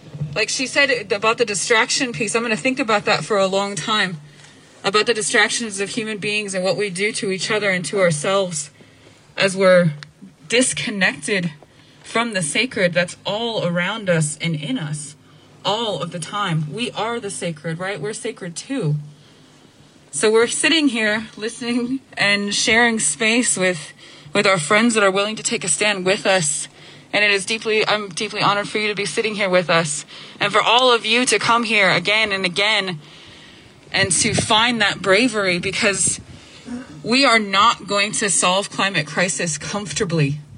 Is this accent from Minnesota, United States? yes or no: yes; Minnesota, United States; It breaks my heart to be born and raised in Minnesota